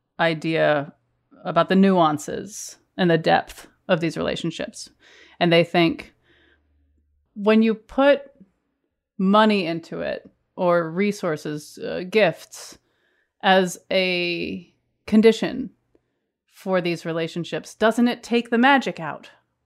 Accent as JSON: {"language": "English", "region": "New England", "country": "United States", "tie": "born or raised there", "said": "So I'm 41 and I grew up in New England."}